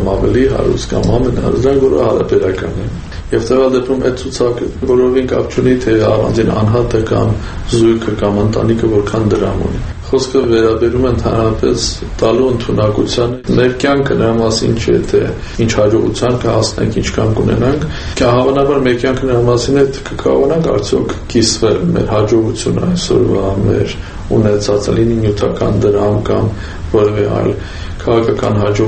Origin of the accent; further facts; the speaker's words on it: Yerevan, Armenia; born there; Երևանը, որտեղ ես ծնվել եմ